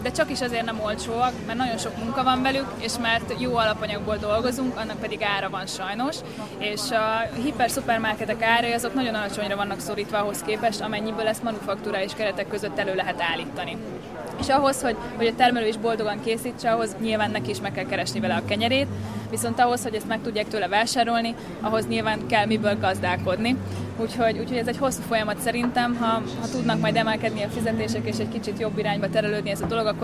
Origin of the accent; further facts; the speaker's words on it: Veszprém, Veszprém County, Hungary; a Tekeresvölgyi Manufaktúrától. Lokál patrióta veszprémiek vagyunk, de Nemesvámoson van a birtokunk, ez ugye mindössze 3 kilométerre található.